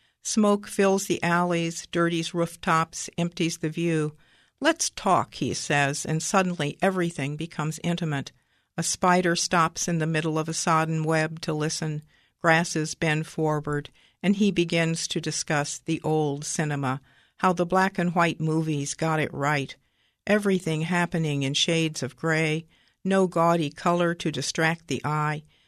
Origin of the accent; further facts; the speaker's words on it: Troy, Ohio, United States; I'm from Troy, Ohio